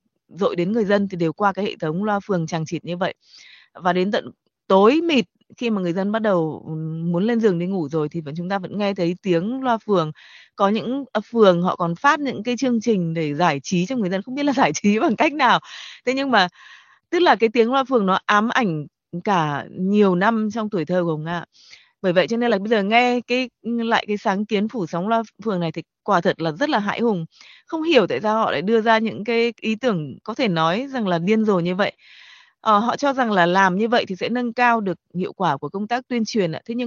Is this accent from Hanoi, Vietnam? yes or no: yes; Hanoi, Vietnam; là một người sinh ra và lớn lên ở Hà Nội